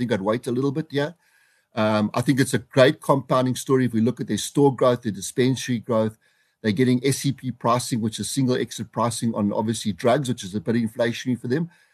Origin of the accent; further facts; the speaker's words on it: South Africa; I think the biggest mistake we made as South African investors